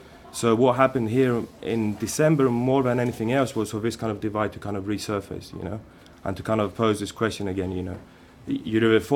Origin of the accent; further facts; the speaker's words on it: Patras, Western Greece, Greece; who was actually assassinated in my hometown, in Patras, defending his high school